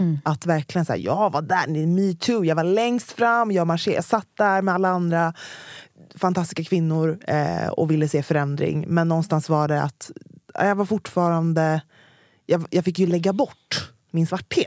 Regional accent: United Kingdom; accent: British; jag har den mest brittiska dialekten

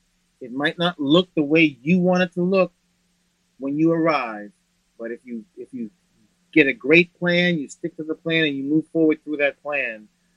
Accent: Boston, Massachusetts, United States; I'm originally from Boston. I went to a school here called Boston Latin School, which is the first public school in America.

